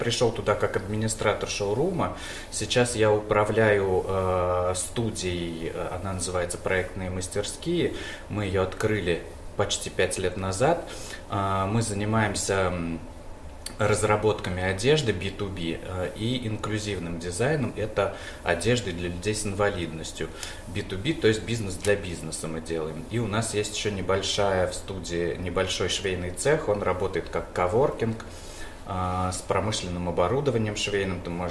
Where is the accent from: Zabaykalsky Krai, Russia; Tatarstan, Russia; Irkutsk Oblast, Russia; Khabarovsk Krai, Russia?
Tatarstan, Russia; born there; Я родился в Татарстане, и там это, ну, просто не существует такого вопроса.